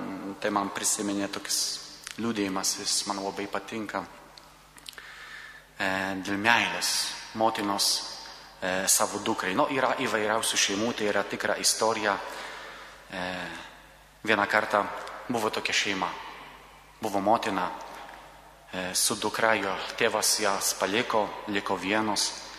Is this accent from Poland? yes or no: yes; Poland; Lithuanian is a second language; aš esu iš Lenkijos, todėl man truputį sunku yra kalbėti lietuviškai